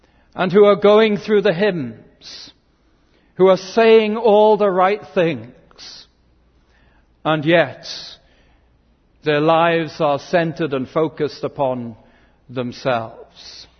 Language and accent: English; United Kingdom; I see it as the hangover of empire in my home country, that somehow British people are special.